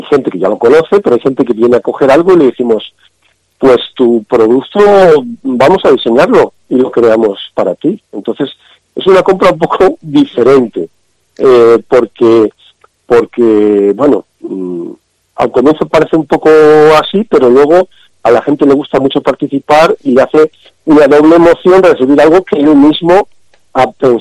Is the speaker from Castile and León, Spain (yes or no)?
yes; Castile and León, Spain; somos zamoranos, peleamos a muerte por Zamora